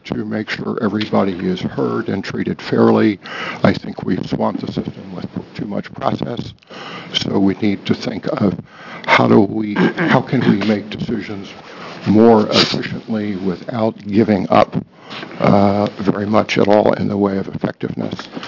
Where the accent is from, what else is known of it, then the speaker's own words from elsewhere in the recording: Eugene, Oregon, United States; I am from Eugene. I'm an attorney.